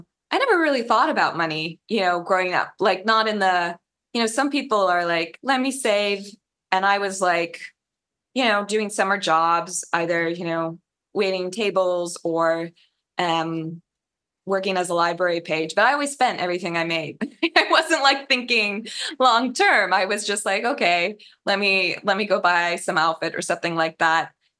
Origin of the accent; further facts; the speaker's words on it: Midwest, United States; I grew up in the Midwest living with a family that always encouraged, and my dad too, encouraged like creative pursuits and connections with people.